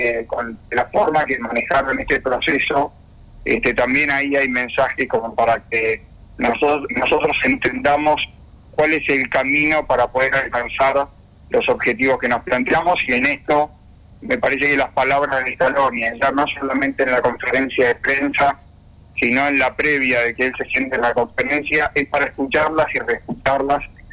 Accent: Argentina; por supuesto que como argentino todavía estoy afónico de los gritos

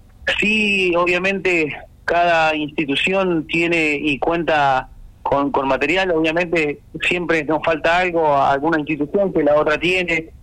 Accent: Tierra del Fuego, Argentina; porque yo obviamente soy fueguino, conozco, estoy acá, mi familia está desde hace mucho tiempo acá, yo soy fueguino

